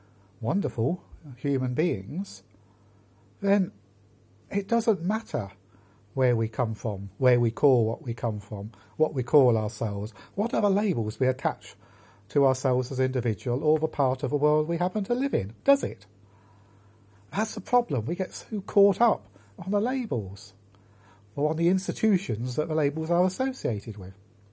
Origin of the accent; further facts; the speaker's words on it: England, United Kingdom; also born or lived in Wales / Portugal; I'm English. I was born and bred in England. I've lived for many years in Wales. I've lived for quite a few years in Portugal. I'm English, I'm British, I'm European